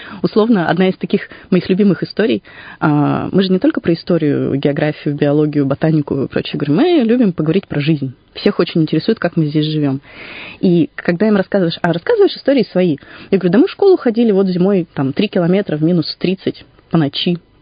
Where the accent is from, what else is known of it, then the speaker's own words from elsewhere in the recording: Irkutsk, Irkutsk Oblast, Russia; Ну, потому что я иркутянка, и вот это все происходило у нас.